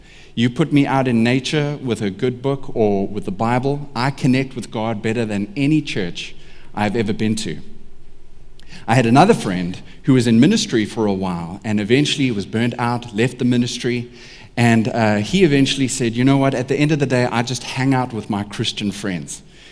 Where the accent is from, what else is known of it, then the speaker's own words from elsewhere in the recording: South Africa; Yeah, I'm South African and I said it.